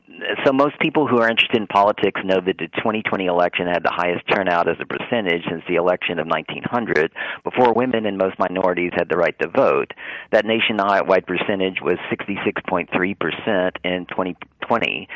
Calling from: San Antonio, Texas, United States; Good afternoon, Sam. … from San Antonio.

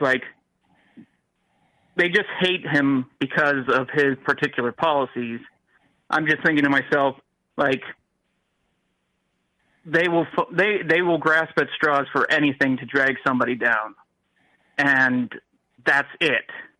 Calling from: Pennsylvania, United States; Western Pennsylvania.

